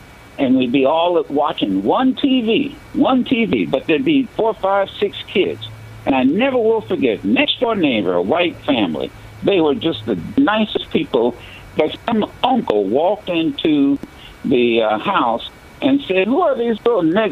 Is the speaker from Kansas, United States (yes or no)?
no; Dayton, Ohio, United States; I remember a leader, a businessman in my community growing up in Dayton, Ohio.